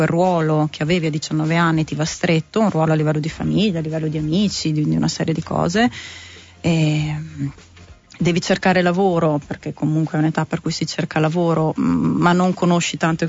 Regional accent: Trento, Trentino-Alto Adige, Italy; Poi io tornavo a Trento, io sono di Trento, sono andata via 19 anni per l'università, poi ho fatto le esperienze all'estero, sono tornata che di anni ne avevo 27

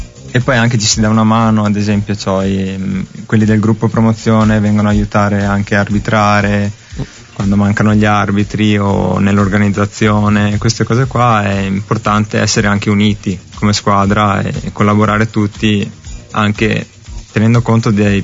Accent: Padua, Veneto, Italy; Io vengo da Padova, esatto.

